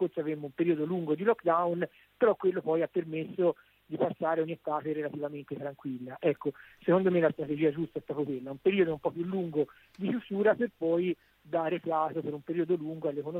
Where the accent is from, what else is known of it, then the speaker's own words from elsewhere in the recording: Siena, Tuscany, Italy; io sono di Siena, come in tutta la Toscana abbiamo la zona rossa